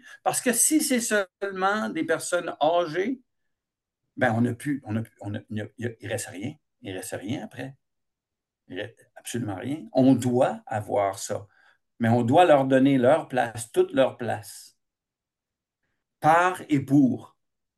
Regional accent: the Maritimes, Canada; moi, je suis acadien.

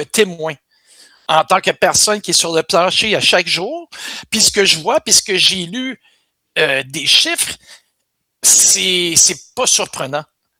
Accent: Montreal, Quebec, Canada; Moi, je viens originellement de Montréal.

